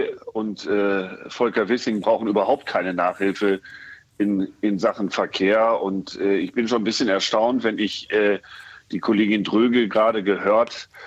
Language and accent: German; North Rhine-Westphalia, Germany; Ich komme hier aus Nordrhein-Westfalen.